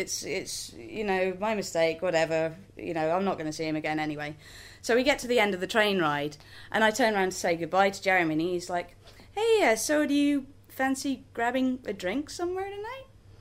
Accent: Belgium; I grew up in Belgium, so putting on a Flemish accent and talking about Brussels is fine.

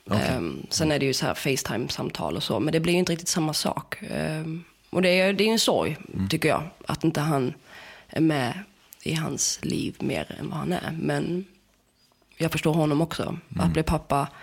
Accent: Åhus, Skåne, Sweden; born there; also born or lived in Helsingborg / Malmö; Ja, jag är född i Åhus, flyttat till Helsingborg, bott i Malmö, och sen har jag bott i en turnébuss.

